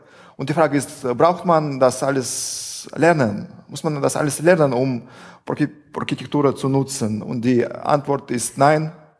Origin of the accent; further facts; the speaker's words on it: Russia; German is a second language; Ich komme aus Russland